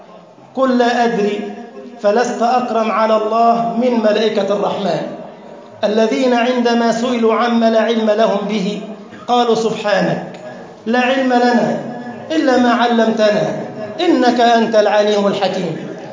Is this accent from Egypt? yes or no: yes; Egypt; اللهم اجعل بلدنا مصر أمنا أمانا، سخاء رخاء